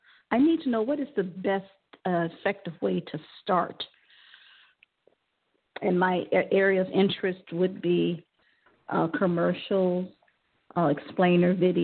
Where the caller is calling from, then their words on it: Ohio, United States; Right now I'm in Ohio.